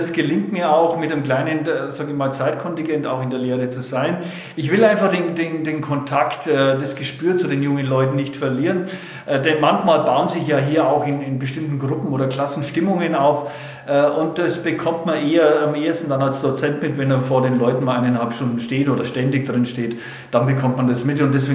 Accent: Bavaria, Germany; Erstens Franke, zweitens aufgewachsen in einer Brauerei

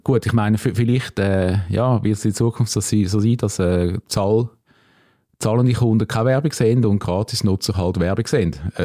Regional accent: Switzerland; wir als Schweizer

